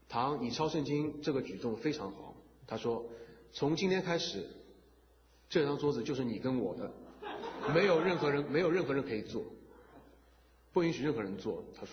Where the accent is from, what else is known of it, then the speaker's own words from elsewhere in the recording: China; 因为在里面就我一个中国人